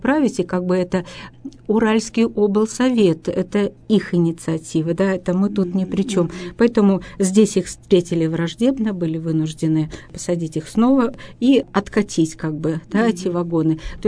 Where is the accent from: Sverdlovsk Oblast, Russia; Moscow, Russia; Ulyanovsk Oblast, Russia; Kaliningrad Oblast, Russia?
Sverdlovsk Oblast, Russia; Yekaterinburg; Это моя гостья из Москвы, а я из Екатеринбурга.